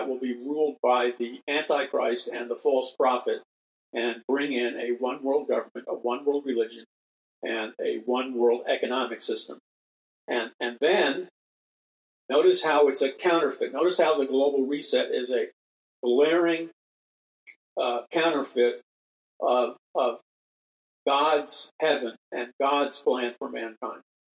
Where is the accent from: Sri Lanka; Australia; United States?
United States; New York City, New York; I'm from New York City.